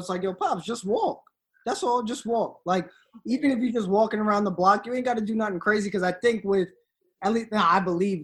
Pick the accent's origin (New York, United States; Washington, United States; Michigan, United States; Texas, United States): New York, United States; Beacon; If you know Poughkeepsie, it's like 30 minutes away from Poughkeepsie. Most people know Poughkeepsie, but we're from Beacon.